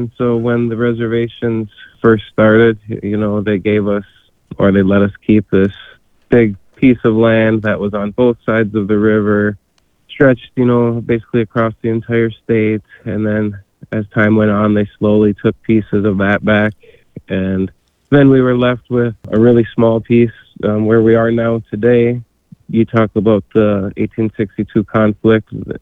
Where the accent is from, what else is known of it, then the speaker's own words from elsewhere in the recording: Morton, Minnesota, United States; So we are from the Lower Sioux in Morton, Minnesota, the southwest corner of the state.